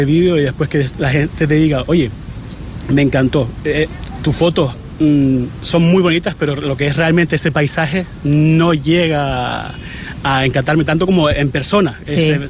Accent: Fuerteventura, Canary Islands, Spain; Nacido y criado en Fuerteventura, majorero.

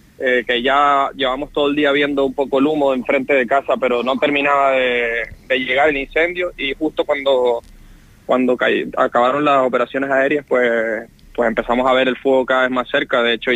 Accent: Canary Islands, Spain; hispano-venezolano, canario, llevo toda la vida en Canarias. Realmente yo no nací en Canarias, pero me considero totalmente canario porque llevo, pues eso, casi toda la vida y todas mis amistades son de Canarias, toda mi gente con la que he crecido es de Canarias

